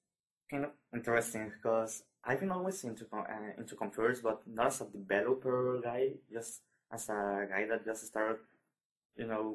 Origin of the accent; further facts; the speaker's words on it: Mexico; English is a second language; Okay, so I am from Mexico.